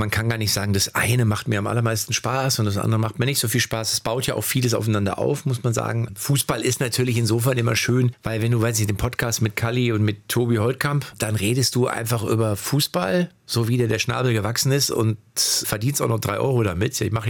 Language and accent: German; Lippstadt, North Rhine-Westphalia, Germany; Also entweder in meiner Heimatstadt, in Lippstadt